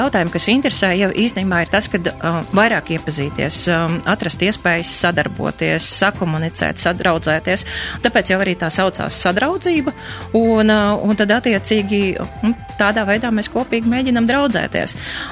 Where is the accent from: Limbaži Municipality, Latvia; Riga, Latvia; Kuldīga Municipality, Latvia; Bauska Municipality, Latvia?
Riga, Latvia; now in Liepāja, Latvia; es esmu rīdziniece, bijusi rīdziniece, kura tagad jau kādu laiku ir pārcēlusies uz Liepāju, un es jau sevi tā saucu 100% par liepājnieci.